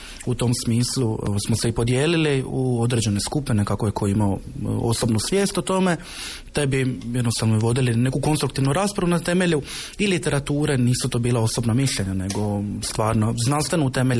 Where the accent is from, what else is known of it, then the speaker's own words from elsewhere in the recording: Split, Split-Dalmatia County, Croatia; iz Splita sam, studiram na Filozofskom fakultetu, sociologiju, trenutno sam na drugoj godini preddiplomskog studija.